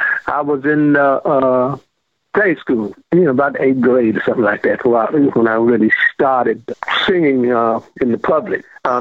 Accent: Memphis, Tennessee, United States; Yes, I was. Uh-huh. Sure was.

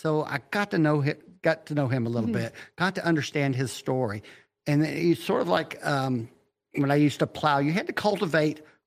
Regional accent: Texas, United States; I grew up in West Texas and that was normal.

